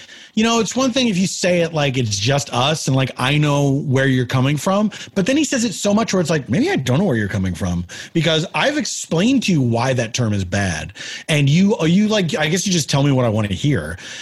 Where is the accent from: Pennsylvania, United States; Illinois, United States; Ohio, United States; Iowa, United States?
Pennsylvania, United States; Philadelphia; Look, here's what's so weird is like, Jeremy and I grew up in Philly.